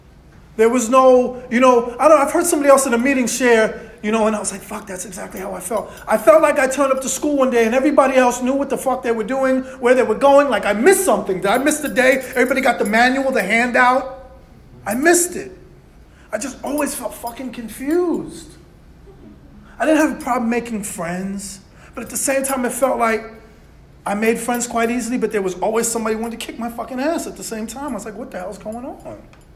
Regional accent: New York, United States; I grew up in New York City. I was born in 1975. I grew up in New York City in a time that was really fucking scary.

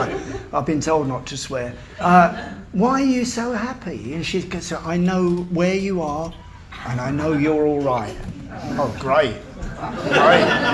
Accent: London, United Kingdom; I grew up in London, in Battersea.

